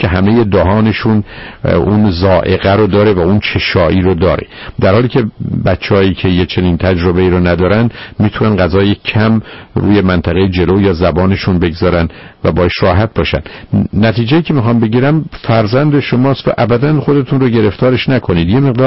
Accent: Iran; غالب ما ایرانیام

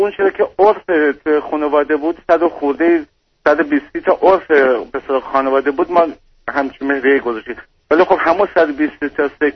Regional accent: Iran; moved away as an adult; now in Europe; من تقریبا سال 2010 از ایران خارج شدم، اومدم اروپا

